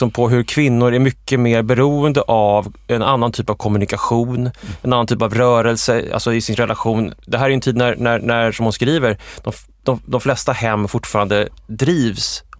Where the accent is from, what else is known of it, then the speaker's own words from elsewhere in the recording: Linköping, Östergötland, Sweden; som jag minns från min uppväxt i Linköping på 80-talet